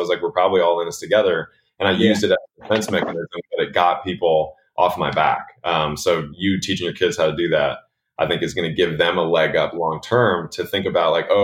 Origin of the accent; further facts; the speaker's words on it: Los Angeles, California, United States; now in Austin, United States; I think you and I talked about it when you were here in Austin, but like growing up in Los Angeles and I gravitated towards basketball.